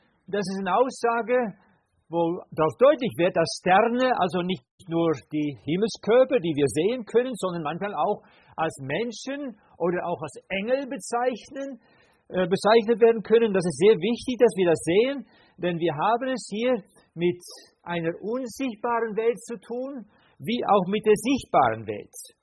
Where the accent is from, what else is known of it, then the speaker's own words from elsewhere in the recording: Netherlands; now in Herborn, Germany; ich bin Holländer, wohne in Herborn mit meiner Frau Elke hier vorne